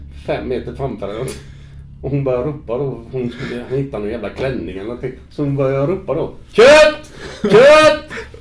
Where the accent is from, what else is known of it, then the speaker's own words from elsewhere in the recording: Gothenburg, Västra Götaland County, Sweden; Ja, det var ju, kul att vara hemma i Göteborg.